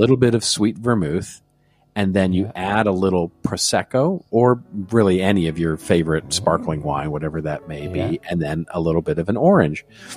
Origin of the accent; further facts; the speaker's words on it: Texas, United States; So we're going to head to my home state of Texas